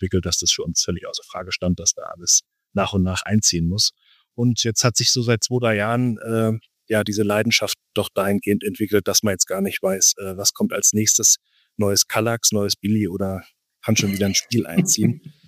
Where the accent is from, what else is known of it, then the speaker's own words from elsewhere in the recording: Ladenburg, Baden-Württemberg, Germany; Ich bin aus dem Rhein-Neckar-Kreis, aus dem schönen Ladenburg, eine alte Römerstadt